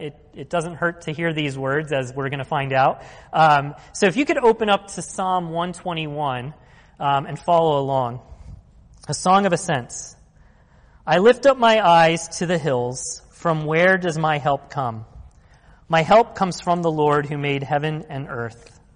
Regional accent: Philadelphia, Pennsylvania, United States; But of course, we're from Philly, you know

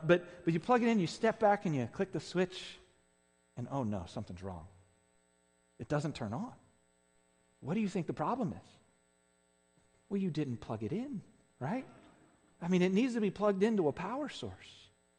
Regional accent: the South, United States; I'm from the South, and so pretty much everybody was born into an evangelical church of some sort, right?

